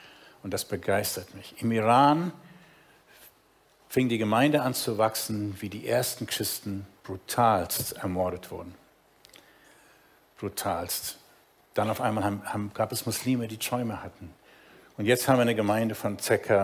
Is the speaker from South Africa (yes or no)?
yes; South Africa; Ich bin ja in Südafrika aufgewachsen